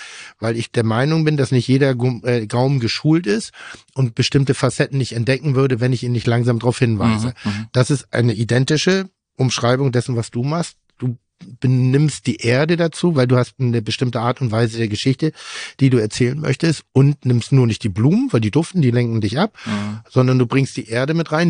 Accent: Northern Germany, Germany; Und halt Nordisch, ich bin Norddeutscher, mag das.

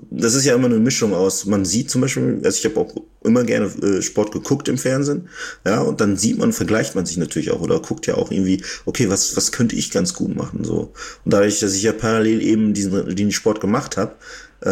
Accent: North Rhine-Westphalia, Germany; also ich bin im Münsterland aufgewachsen. Das ist halt ein recht kleines Kaff

